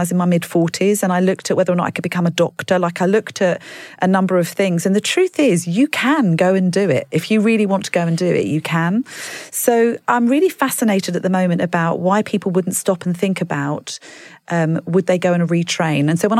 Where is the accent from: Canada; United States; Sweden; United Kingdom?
United Kingdom; Gravesend, South East England; I grew up in Gravesend, which is not the most exciting of places.